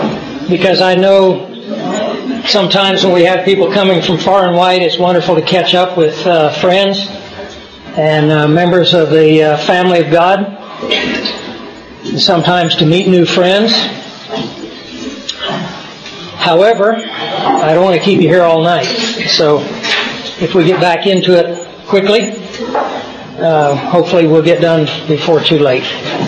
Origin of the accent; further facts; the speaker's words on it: Scotland, United Kingdom; I mean, being a Scot, Alexander fit right in there.